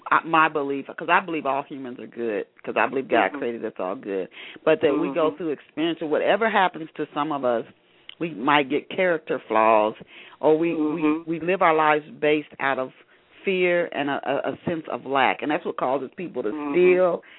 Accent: Dayton, Ohio, United States; I'm just being from Dayton. And I know, and I was there home recently, in November

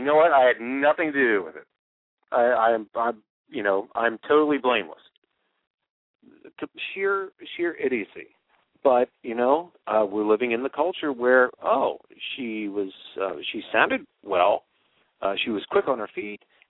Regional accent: Baltimore, Maryland, United States; now in Washington, United States; I had gone up from Washington to Baltimore to be with my people, my hometown

